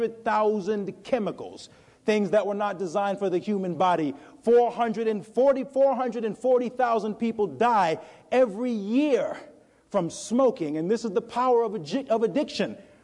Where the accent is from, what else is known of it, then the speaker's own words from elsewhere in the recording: North Carolina, United States; Many of you know I'm from North Carolina, and their main export used to be tobacco.